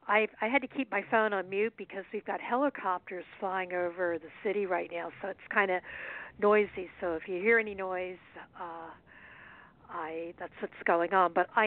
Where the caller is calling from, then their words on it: Manhattan, New York, United States; I'm calling from Midtown Manhattan.